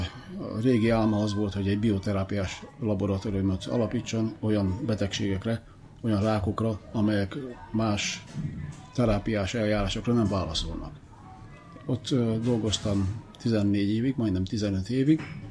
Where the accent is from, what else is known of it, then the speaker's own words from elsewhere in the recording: Budapest, Hungary; moved away as an adult; now in Canada; szerencsére szülővárosomban, ami most a 22. kerület, volt egy zeneiskola